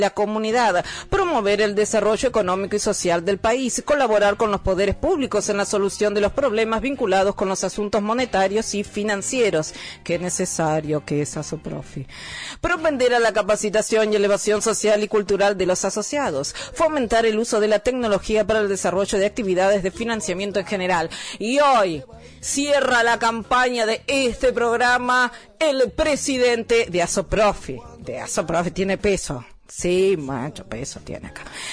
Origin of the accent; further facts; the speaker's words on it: Argentina; Así somos los argentinos.